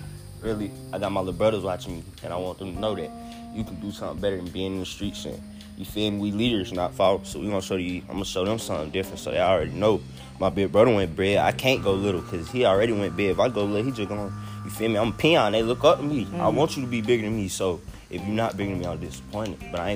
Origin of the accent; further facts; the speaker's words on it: Stone Mountain, Georgia, United States; Yeah, I'm from Mountain. Like, you feel me? I grew up right there. I'm from Redan Road.